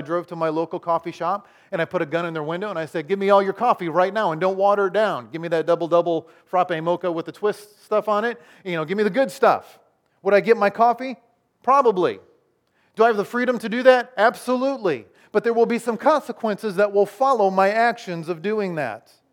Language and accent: English; Clinton, Iowa, United States; Remember, I'm from Iowa, Clinton, Iowa. I'm in Honolulu